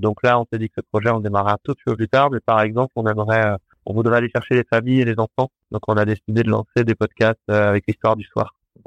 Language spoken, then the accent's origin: French; Paris, Île-de-France, France; Moi, j'ai fait ma vie, je suis parisien, moi, d'origine. J'ai décidé de vivre ici pour ces raisons-là.